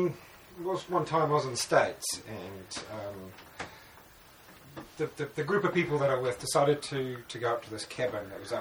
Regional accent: New Zealand; And being a New Zealander, in around the bush and the forest, I thought

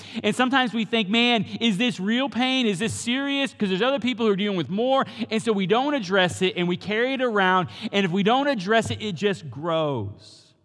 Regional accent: Kansas, United States; I mean, we're from Kansas, so, I mean, you know, we don't know how to handle the ocean.

